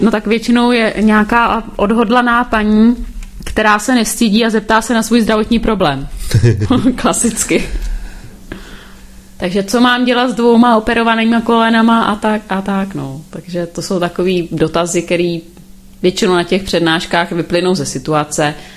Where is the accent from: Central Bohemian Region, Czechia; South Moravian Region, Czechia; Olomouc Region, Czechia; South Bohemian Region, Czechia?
Central Bohemian Region, Czechia; Libice nad Cidlinou; já jsem z Libice nad Cidlinou, mám tam poradenství, firma je Krásná živa